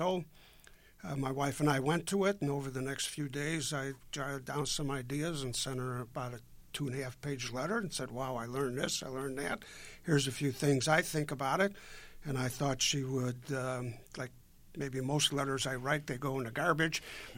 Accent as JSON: {"language": "English", "town": "Chicago", "region": "Illinois", "country": "United States", "tie": "born or raised there", "said": "And we were born and raised in Chicago."}